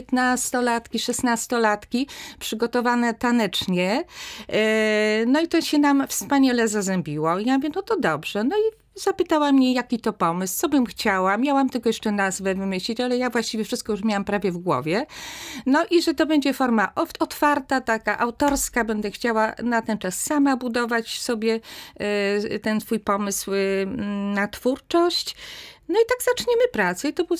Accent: Subcarpathian Voivodeship, Poland; Byliśmy z różnych stron, ja z Podkarpacia, mąż z województwa świętokrzyskiego.

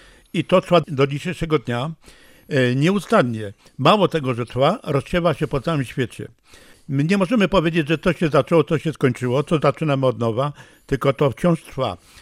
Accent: Kraków, Lesser Poland, Poland; now in Rzeszów, Poland; a ja mówię, ja nie wiem, bo ja jestem z Krakowa, ale do Rzeszowa jestem przypisany

